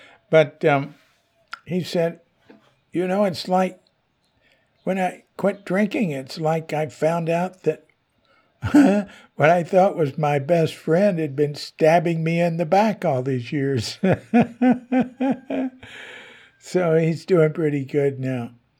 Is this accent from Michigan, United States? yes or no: no; Texas, United States; I'm from Texas, and I was taught growing up to brag.